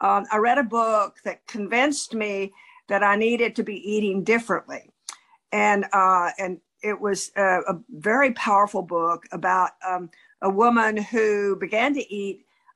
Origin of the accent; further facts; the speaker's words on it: Nashville, Tennessee, United States; compulsive overeater, anorexic and bulimic, and I'm from Nashville, Tennessee.